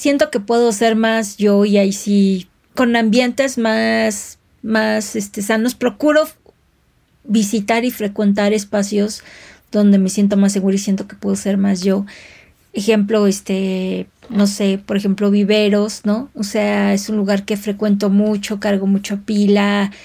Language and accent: Spanish; Mexico City, Mexico; Me gusta mucho mi ciudad, disfruto mucho, mucho la Ciudad de México. Soy chilanga al 100 y cuando estoy en otras ciudades también digo, guay, extraño mi ciudad.